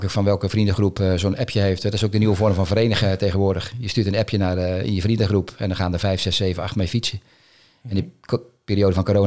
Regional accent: Zeeland, Netherlands; We zijn Zeeuwen

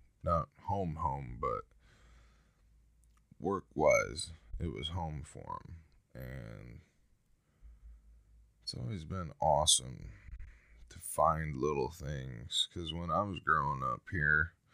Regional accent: Spokane, Washington, United States; started posting some stuff from my hometown, Spokane, Washington.

